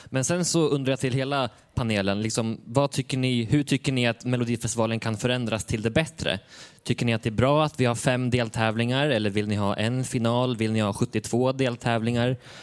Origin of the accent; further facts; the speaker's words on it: Uppsala, Uppsala County, Sweden; Jag kommer från Uppsala.